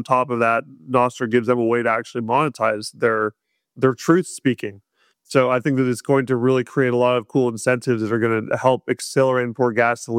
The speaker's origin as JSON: {"language": "English", "town": "Seattle", "region": "Washington", "country": "United States", "tie": "born or raised there", "said": "I have a lot of family and friends who are on the left growing up in the Seattle area."}